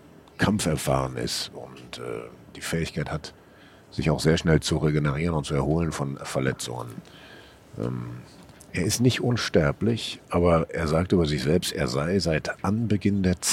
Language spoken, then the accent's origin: German; Essen, North Rhine-Westphalia, Germany; Ja, sicher, das ist ja meine Heimat